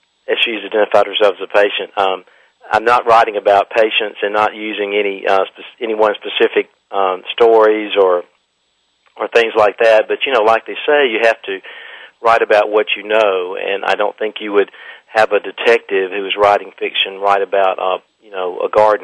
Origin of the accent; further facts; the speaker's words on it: Cleveland, Mississippi, United States; people that I had known through growing up in Cleveland, Mississippi, and going to Ole Miss, and going to medical school here in Jackson, Mississippi